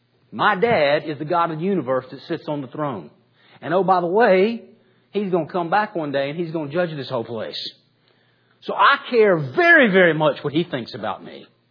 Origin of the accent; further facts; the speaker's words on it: Georgia, United States; I grew up in Georgia